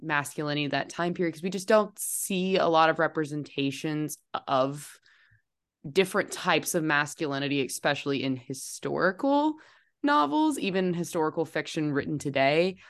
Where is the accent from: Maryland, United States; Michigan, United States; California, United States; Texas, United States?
Texas, United States; I guess growing up in Texas, we see a little bit more into this, not quite into this culture.